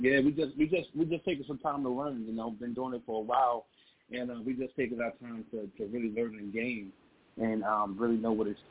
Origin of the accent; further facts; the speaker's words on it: New Jersey, United States; I'm from Jersey.